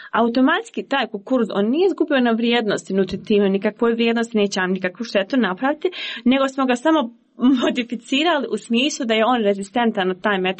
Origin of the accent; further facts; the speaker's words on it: Bosnia & Herzegovina; bar kod nas u Bosansko-Hercegovačkom društvu